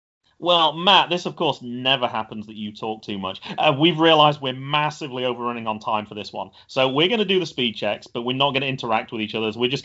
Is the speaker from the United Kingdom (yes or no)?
yes; United Kingdom; Or they certainly did when I grew up